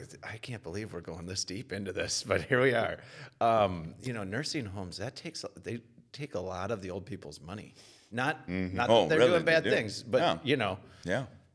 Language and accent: English; Elk River, Minnesota, United States; I grew up in Elk River and it's kind of shit kicking redneck country out there a little bit, right?